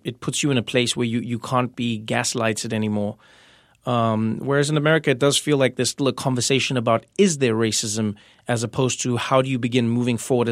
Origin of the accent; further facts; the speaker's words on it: South Africa; one thing I enjoyed when I was growing up in South Africa was in our schools, we learned about world history